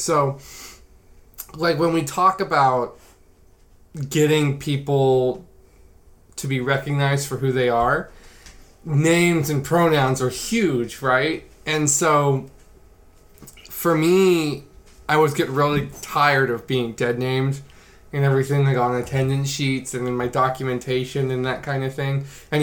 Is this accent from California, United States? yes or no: yes; California, United States; I am a trans woman, so I'm 23 years old. I was born and raised in California.